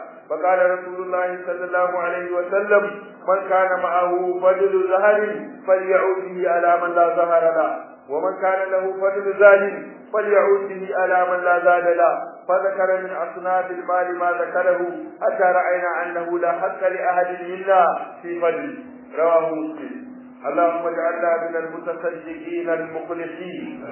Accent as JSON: {"language": "Arabic", "country": "Nigeria", "said": "وأكثر ما يؤلم كثيرا من الأسر اليوم في بلدنا نيجيريا"}